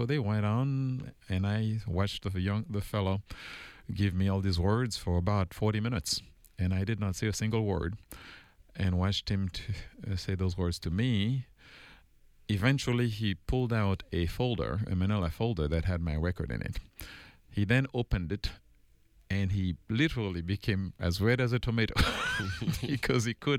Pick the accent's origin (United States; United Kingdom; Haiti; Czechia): Haiti; I was born in Haiti, the poorest country on earth, with the most humble of beginnings, literally living in huts, living in a dirt floor, on a dirt floor house. Born in Haiti, I had six sisters, three younger and three older sisters.